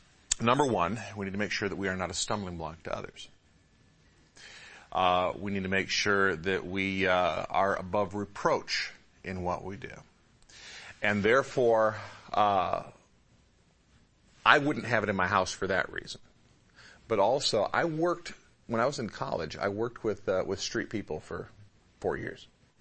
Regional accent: Michigan, United States; I didn't grow up in a Christian home. And I grew up in the Metro Detroit area. And in Michigan, the drinking age was 21.

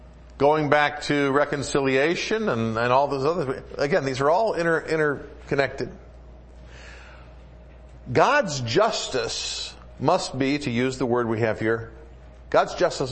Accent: Detroit, Michigan, United States; I grew up in the Detroit area, which has the largest Arabic population in the United States.

